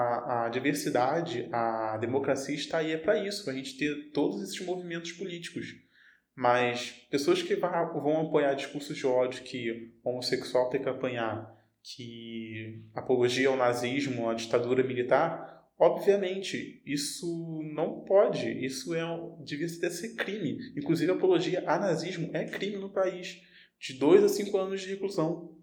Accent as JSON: {"language": "Portuguese", "region": "Rio de Janeiro", "country": "Brazil", "said": "Apesar que eu sou do Rio também, né?"}